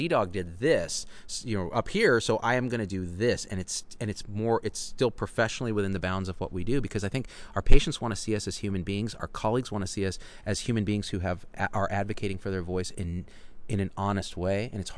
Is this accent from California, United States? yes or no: yes; Clovis, California, United States; Well, I grew up in Clovis, California, like, which was the south of the west.